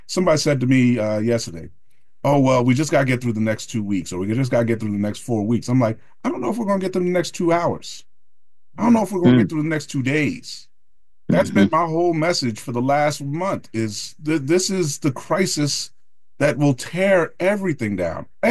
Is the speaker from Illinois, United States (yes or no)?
no; New Jersey, United States; There's a document I worked on back in my home state of New Jersey over the last 3 years